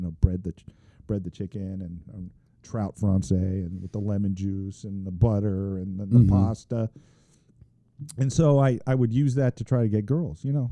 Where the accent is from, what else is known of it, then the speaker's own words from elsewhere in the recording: Cocoa Beach, Florida, United States; Yeah, from Florida. I grew up high school in Florida.